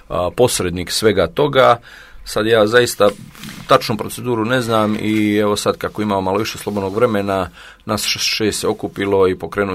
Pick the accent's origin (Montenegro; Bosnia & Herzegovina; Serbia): Montenegro; Kotor; nas šestoro iz Kotora, šest reprezentativca iz Kotora